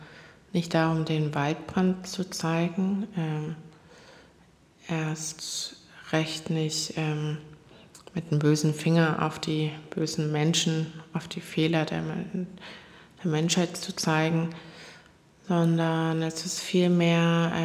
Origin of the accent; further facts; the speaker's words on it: South Korea; in Korea, in meinem Heimatland.